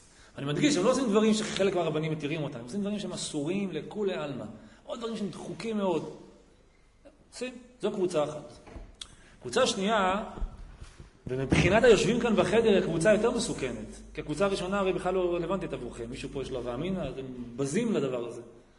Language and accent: Hebrew; Shiloh, Judea and Samaria, Israel; אני מגיע משילו, לא שוב תורני, כן, ברוך השם